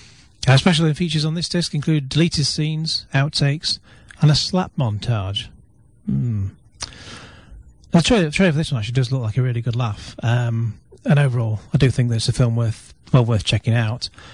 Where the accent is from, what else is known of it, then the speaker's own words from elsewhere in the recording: Manchester, North West England, United Kingdom; you're listening to 106.6. I'm from North Manchester, back with the DVD Fever Show